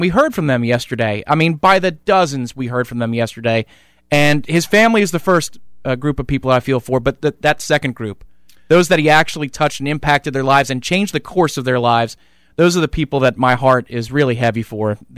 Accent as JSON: {"language": "English", "region": "Northeast", "country": "United States", "tie": "born there", "said": "I was born in the Northeast, and I grew up in a family that didn't have a whole lot of college football tradition."}